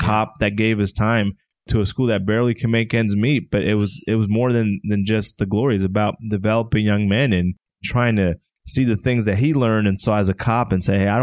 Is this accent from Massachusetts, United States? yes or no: no; New Jersey, United States; it's a badge of honor to say I am from Jersey because, you know, there's a lot of traditions.